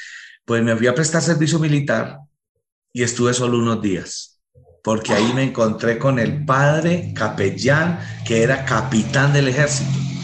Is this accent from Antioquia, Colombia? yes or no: yes; Antioquia, Colombia; ¿De dónde es usted? Yo de Antioquia, pero soy del seminario.